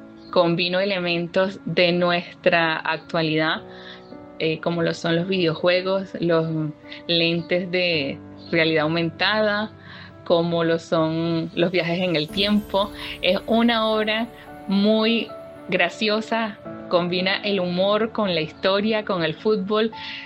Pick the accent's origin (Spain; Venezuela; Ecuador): Venezuela; Y es aquí donde nosotros como venezolanos podemos abrazar a ese niño